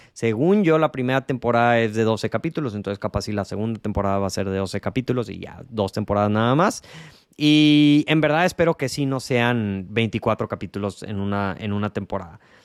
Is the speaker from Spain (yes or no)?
no; Mexico; es un orgullo como un mexicano